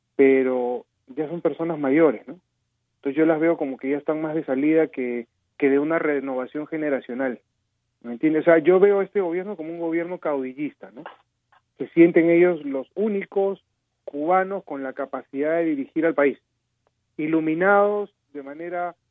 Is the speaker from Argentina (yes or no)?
no; Peru; Yo soy peruano y yo viví un proceso de desarrollo en el Perú.